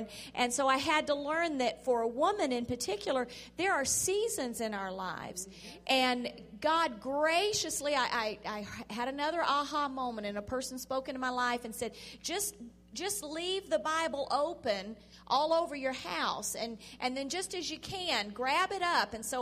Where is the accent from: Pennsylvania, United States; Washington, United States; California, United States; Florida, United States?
Florida, United States; Pensacola; Now, I am a native. I grew up in Pensacola, which is kind of like a whole nother world for Florida. We're like our own state. We're really L.A., lower Alabama up there.